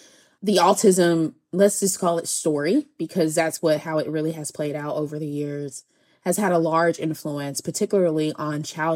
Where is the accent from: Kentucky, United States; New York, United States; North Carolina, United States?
North Carolina, United States; Hillsborough; I grew up in Hillsboro, North Carolina, which is a very small town in North Carolina.